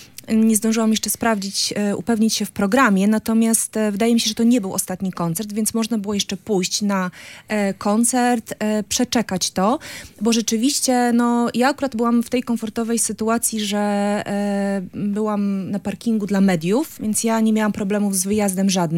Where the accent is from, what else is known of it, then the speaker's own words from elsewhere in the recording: Gdańsk, Pomeranian Voivodeship, Poland; Znaczy nie mam perspektywy gdynianki, bo jestem gdańszczanką.